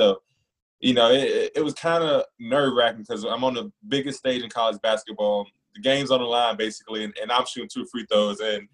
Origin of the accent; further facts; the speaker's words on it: Warwick, Georgia, United States; As a kid, I grew up in Warwick, Georgia. Population 200 people, maybe 250.